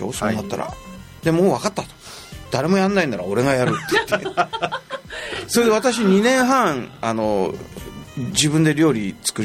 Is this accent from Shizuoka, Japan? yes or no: no; Ota, Tokyo, Japan; もちろん自分が記憶があるのが東京の大田区ですから